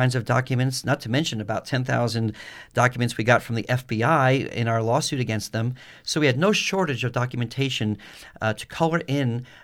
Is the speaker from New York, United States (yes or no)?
yes; New York, United States; So I am angry. I grew up in New York. I don't take this from anybody.